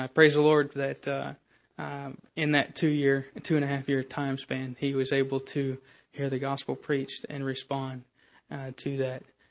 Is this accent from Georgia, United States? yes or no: yes; Jessup, Georgia, United States; Good morning. … I'm from Jessup, Georgia.